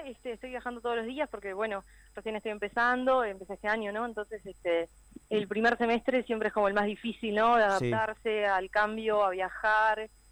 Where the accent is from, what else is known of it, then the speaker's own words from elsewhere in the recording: Montevideo, Uruguay; en mi caso personalmente yo soy de Montevideo, así que imagínate que ya de por sí ya viajo todo